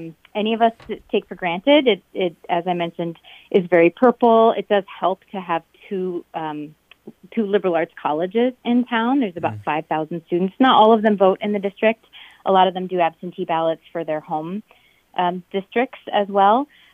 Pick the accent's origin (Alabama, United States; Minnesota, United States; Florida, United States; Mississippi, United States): Minnesota, United States; Rochester; now in Northfield, United States; I currently live in Northfield, Minnesota. I grew up in Rochester and went to college in Northfield, and then lived many places around the state, around the country